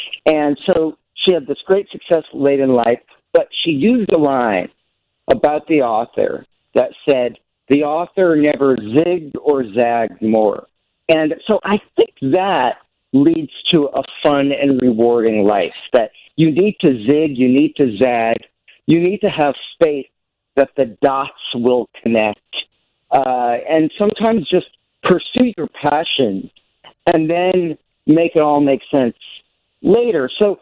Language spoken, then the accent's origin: English; New Jersey, United States; So, you know, I grew up in New Jersey. I grew up listening